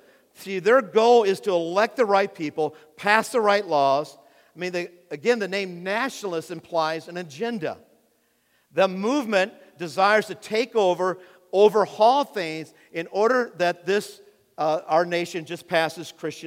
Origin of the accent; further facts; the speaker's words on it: United States; I just get so caught up in being an American.